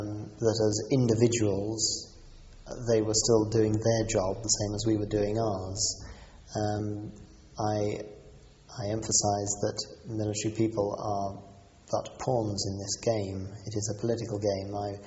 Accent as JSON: {"language": "English", "region": "London", "country": "United Kingdom", "said": "I couldn't share it, being a Londoner."}